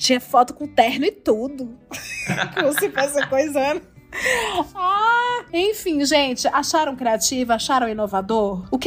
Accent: Ceará, Brazil; accent: Ceará; eu falo com esse meu sotaque híbrido já. Eu perdi muito do sotaque do Ceará.

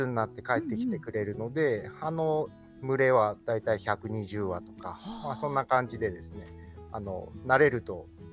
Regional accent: Pakistan; also born or lived in Nairobi, Kenya; 海外で、小学校はパキスタンという国で育ちました。

